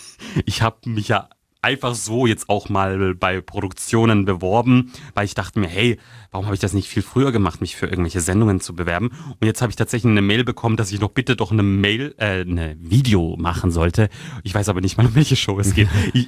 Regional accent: Baden-Württemberg, Germany; Leute aus dem Dorf, wo ich herkomme, aus dem Landkreis Karlsruhe

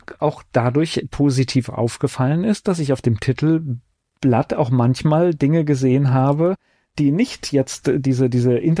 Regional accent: North Rhine-Westphalia, Germany; born there; komme ja auch gebürtig aus Nordrhein-Westfalen.

